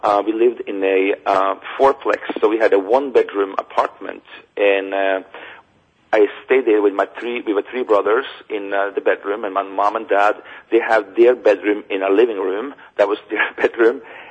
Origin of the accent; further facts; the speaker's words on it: Norway; And, you know, growing up in Norway, we don't have palm trees